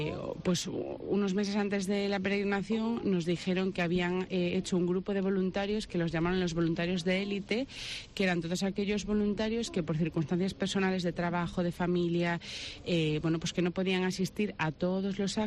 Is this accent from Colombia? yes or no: no; Lugo, Galicia, Spain; nosotros somos de Lugo, bueno, mi marido es de Madrid, pero vivimos en Lugo